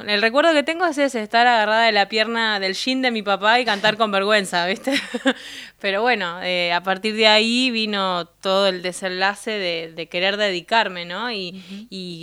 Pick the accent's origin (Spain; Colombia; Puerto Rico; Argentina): Argentina; Escobar, Buenos Aires Province; se vino hasta Escobar, de donde soy yo, compartió la tarde